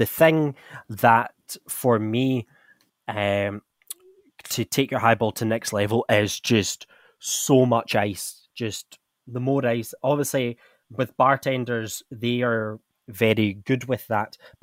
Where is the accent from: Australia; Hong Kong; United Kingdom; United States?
United Kingdom; Scotland; now in India; I'm from Scotland where, let's just say, it's not very warm.